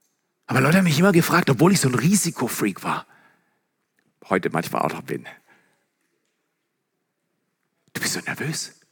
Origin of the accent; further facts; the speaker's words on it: Baden-Württemberg, Germany; Weil ich komme aus dem Schwarzwald. Und der Ort, an dem ich lebe, der hat 230 Einwohner.